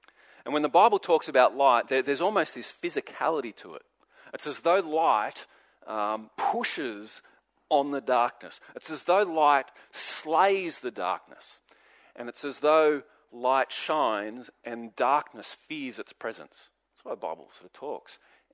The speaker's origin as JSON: {"language": "English", "town": "Sydney", "region": "New South Wales", "country": "Australia", "tie": "born or raised there", "said": "I grew up in Sydney."}